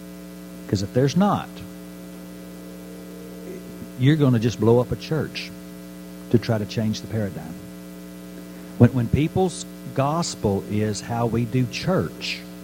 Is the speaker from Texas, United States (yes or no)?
yes; Fort Worth, Texas, United States; I'm from Fort Worth. We're supposed to be the buckle of the Bible Belt.